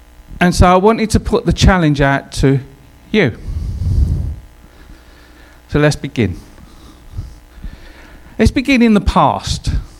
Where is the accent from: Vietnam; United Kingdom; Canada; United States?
United Kingdom; Dagenham, London; I'm a Dagnamite. Yeah? Okay, I'm from Dagenham. I lived 3 clicks in Narm. It's like a battleground, but I love it